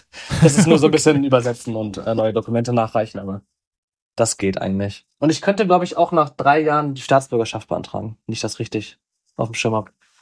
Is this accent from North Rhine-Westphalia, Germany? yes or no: no; Freiburg, Baden-Württemberg, Germany; Und dann bin ich irgendwann zurückgeflogen in meine Heimat nach Freiburg